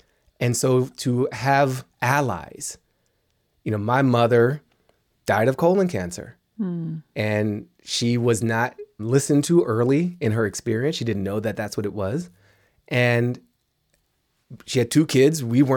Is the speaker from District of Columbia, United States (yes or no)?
yes; Washington, District of Columbia, United States; Yeah, you know, I grew up in Washington, D.C. I was born in 1977